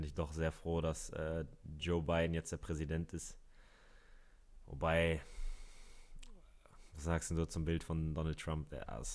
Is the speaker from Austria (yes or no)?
no; Hamburg, Germany; Du weißt es ja, ich bin ein Hamburger Jung.